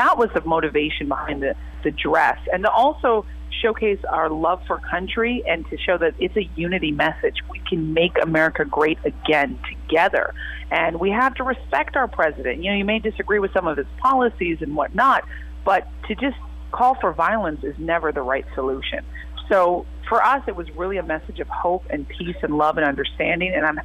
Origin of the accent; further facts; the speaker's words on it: United States; Well, as a woman, as an American, as a woman of color, and as a singer-songwriter